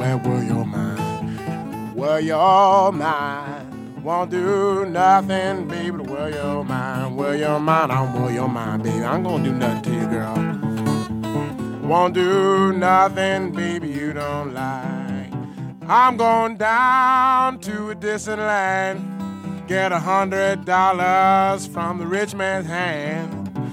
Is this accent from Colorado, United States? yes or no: yes; Denver, Colorado, United States; also born or lived in West; Yeah, usually the perception is that I'm from the South, although I was born in the West, and my family is all from the South. I mean, my roots aren't in the West, they're all in the South, but I was raised out West.